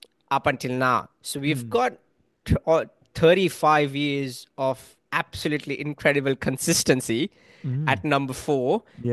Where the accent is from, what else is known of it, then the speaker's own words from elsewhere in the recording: India; from an Indian point of view, you have to understand like, as an Indian fan, I started watching cricket in 1999.